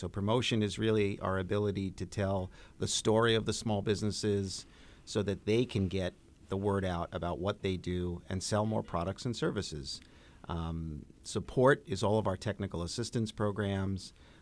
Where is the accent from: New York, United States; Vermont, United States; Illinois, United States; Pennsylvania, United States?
New York, United States; Brooklyn; also born or lived in Canarsie; I grew up in Canarsie. Actually, grew up in East Flatbush, moved to Canarsie. Spent some time in Windsor Terrace, mm-hmm. Then moved back to Southeast Brooklyn. I'm now in Marine Park, and I love everything about Brooklyn.